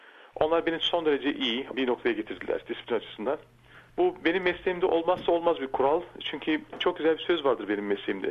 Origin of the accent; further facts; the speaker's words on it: Aydın, Turkey; Ben Aydın doğumluyum. Bütün okullarımı Aydın'da okuduktan sonra Batı müziği eğitimi almak için Bolu Abant İzzet Baysal Üniversitesi'nde kaydoldum.